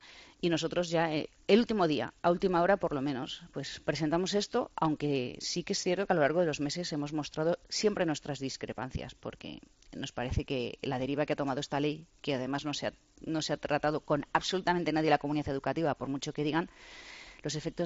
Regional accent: Spain; Soy española, pero sobre todo soy representante del Estado

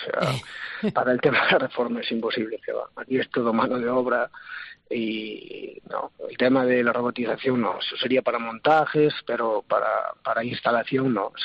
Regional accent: Galicia, Spain; Nosotros somos de Galicia, trabajamos por toda la geografía gallega

